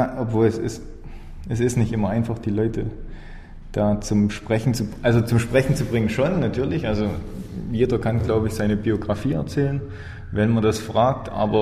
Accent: Saxony, Germany; accent: Erzgebirge dialect; Also ich habe die einfach mit meinem erzgebirgischen Dialekt belästigt

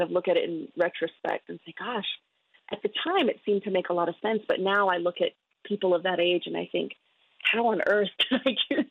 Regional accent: Lupton, Arizona, United States; So I grew up on the Navajo Nation in a little community known as Tessa'ane or Lupton, Arizona. It's right on the New Mexico-Arizona border

